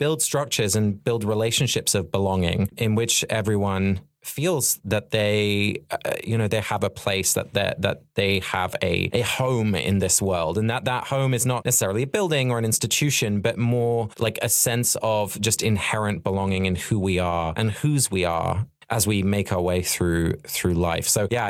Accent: South East England, United Kingdom; our natural landscape, which I grew up in Sussex.

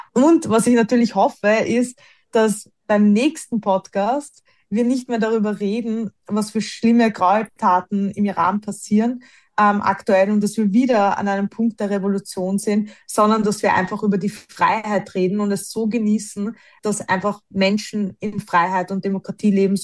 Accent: Austria; bei uns in Österreich

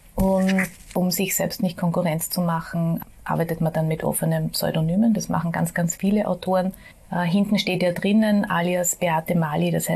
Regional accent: Vienna, Austria; ich bin Wienerin. Habe mein ganzes Leben lang, also 52 Jahre bis jetzt hier gelebt

